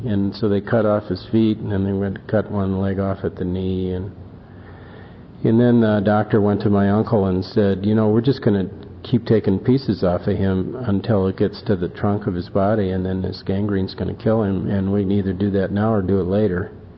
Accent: Wisconsin, United States; I grew up in Wisconsin, and there were a lot of lakes there and rivers.

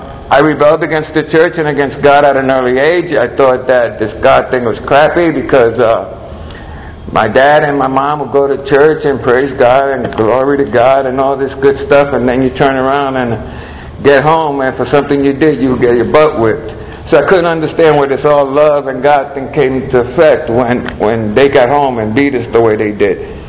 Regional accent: Brooklyn, New York, United States; born there; My mother was born in Puerto Rico. My dad was born in Puerto Rico. And then I was born in Brooklyn.

